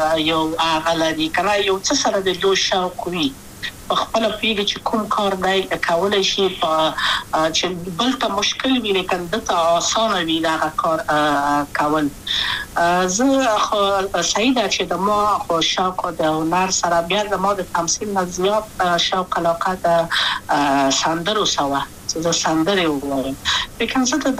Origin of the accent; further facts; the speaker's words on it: Kabul, Afghanistan; also born or lived in Wardak; زه خو اصلا د وردګو ولایت یم، د پلار مې د وردګو ولایت ته خلګنسې کېدلې، د کابل په تختپل سیمه کې یم او لویا شویم کابل کې